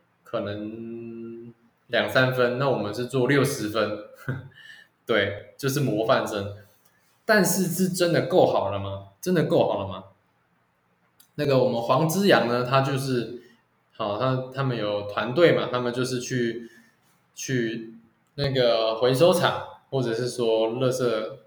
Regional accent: Taiwan; 我们台湾人

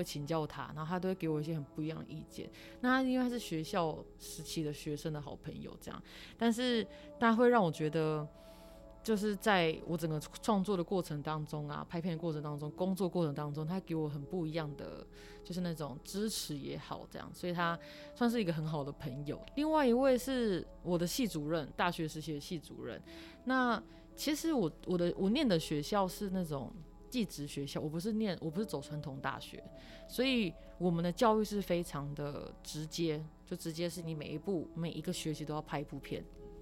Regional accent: Taiwan; 我虽然说在国外，然后我也知道我是台湾人，但是我不会觉得我在异地他乡，

